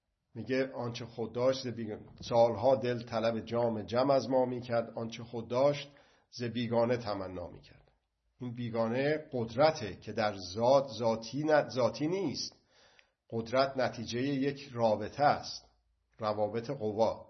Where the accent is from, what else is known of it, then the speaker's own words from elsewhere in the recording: Iran; اون وقت بر من رواست به عنوان یک ایرانی